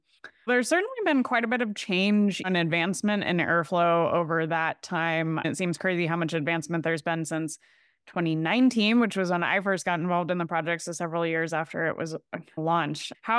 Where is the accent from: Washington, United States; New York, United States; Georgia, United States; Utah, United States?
Washington, United States; Seattle; also born or lived in Portland; I'm up in Seattle and I'm from Seattle originally, but I did live in Portland for about 1.5 years relatively recently. So I'm a PNW local